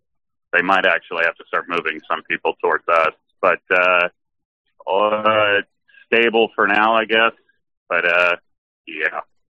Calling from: Nebraska, United States; It's Nebraska calling from Kowalski.

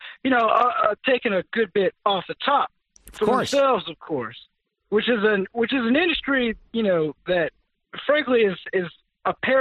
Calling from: Georgia, United States; Do declare … from Georgia, Sam.

